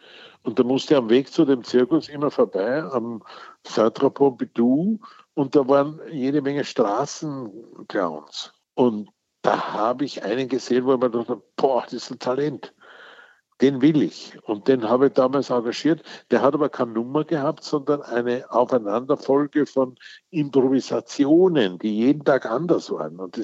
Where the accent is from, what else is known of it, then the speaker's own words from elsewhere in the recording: Wilhelmsburg, Lower Austria, Austria; kam ein Wanderzirkus nach Wilhelmsburg, wo ich aufgewachsen bin